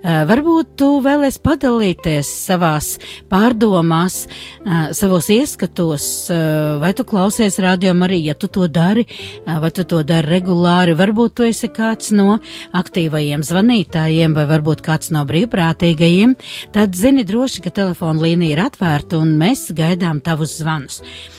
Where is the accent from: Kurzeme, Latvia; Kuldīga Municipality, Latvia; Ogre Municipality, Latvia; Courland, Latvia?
Kurzeme, Latvia; Liepāja; no Liepājas